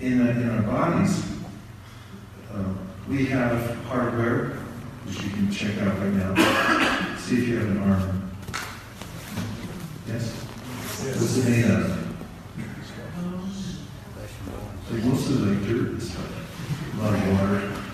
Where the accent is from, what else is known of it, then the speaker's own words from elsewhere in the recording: California, United States; I'm from California.